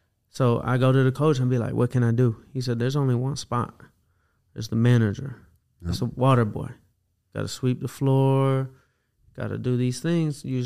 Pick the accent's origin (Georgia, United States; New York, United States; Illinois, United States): Georgia, United States; Atlanta; Atlanta, Georgia, man. I grew up in Atlanta. My dad was a blues musician.